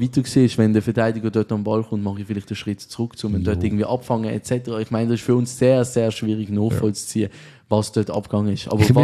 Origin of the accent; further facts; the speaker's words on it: Switzerland; Als Schweizer